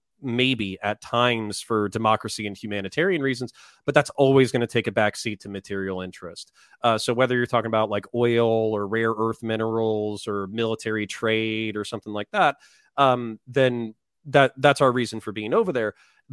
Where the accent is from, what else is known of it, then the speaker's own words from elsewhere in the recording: Florida, United States; also born or lived in Boston / Belgium / Texas; I was born in Boston, raised in Florida, moved to Belgium, moved to Texas, moved to Florida, joined the military.